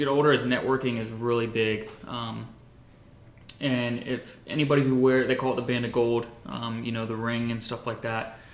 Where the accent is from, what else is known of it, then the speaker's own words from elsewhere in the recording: Whidbey Island, Washington, United States; born there; also born or lived in Maryland / Guam / Rhode Island; I was born in Whidbey Island, Washington. I grew up moving around a whole lot.